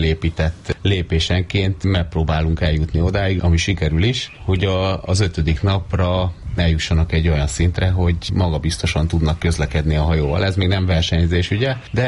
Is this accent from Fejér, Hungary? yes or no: yes; Vál, Fejér, Hungary; Velencei tavon kezdtem versenyezni, de egy odébb lévő faluba Válon nőttem föl. Az is egy igazi falu volt, úgyhogy én szeretem ezt a falusi életet